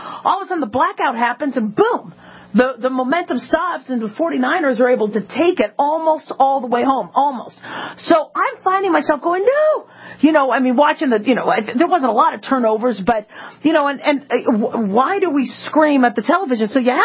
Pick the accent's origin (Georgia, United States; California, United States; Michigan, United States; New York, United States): California, United States; not because I'm so much a Ravens fan. I come from California. I should have been a fan of the 49ers